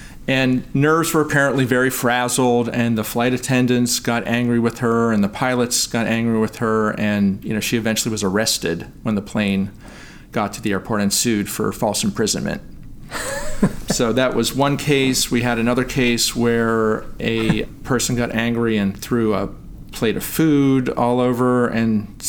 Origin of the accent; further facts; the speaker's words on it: Pittsburgh, Pennsylvania, United States; I grew up in Pittsburgh, Pennsylvania.